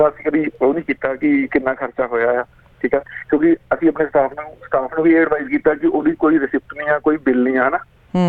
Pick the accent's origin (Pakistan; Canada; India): India; Jalandhar, Punjab; moved away as an adult; now in Melbourne, Australia; Melbourne ਜੀ, ਮੈਂ ਕਈ ਵਾਰ ਰਹਿੰਦਾ, ਮੇਰੀ ਬੈਕਗ੍ਰਾਉਂਡ ਹੈਗੀ ਹੈ, ਮੈਂ ਜਲੰਧਰ ਤੋਂ ਹਾਂ।